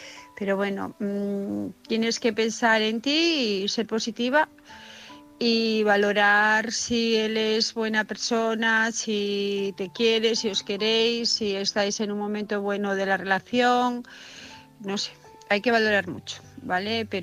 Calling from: Asturias, Spain; de Asturias

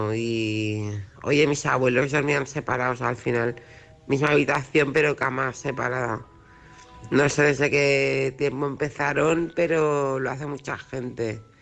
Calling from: Barcelona, Catalonia, Spain; de Barcelona

